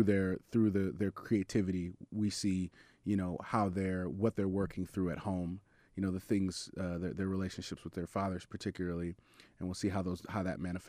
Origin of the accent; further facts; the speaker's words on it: Detroit, Michigan, United States; also born or lived in Chicago, United States; I grew up in the Detroit area, city and suburbs, and also spent a lot of time in Chicago. And for me, you know, I was born in 77.